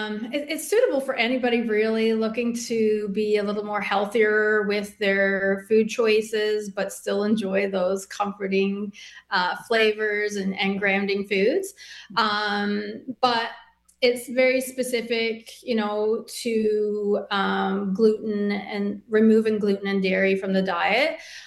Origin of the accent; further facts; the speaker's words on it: Newfoundland and Labrador, Canada; So I'm originally from Newfoundland, and this book really taps into Atlantic Canada cuisine.